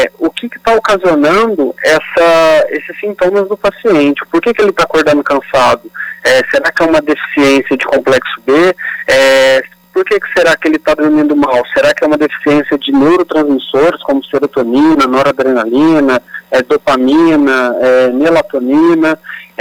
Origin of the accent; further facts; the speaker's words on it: Barreiros, São Paulo, Brazil; eu sou de Barreiros, interior de São Paulo, e assim que formado, busquei algumas especializações aí na cidade de São Paulo.